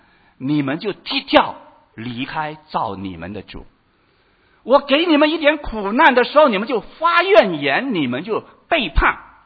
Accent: Hong Kong; moved away as an adult; now in Australia; 我记得当年我想从香港移民到澳洲来这件事，我非常怕来澳洲

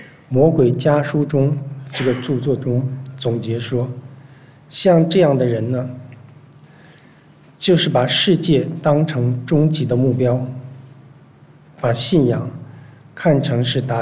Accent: China; 这里的龙并不是我们中国人说的望子成龙的龙

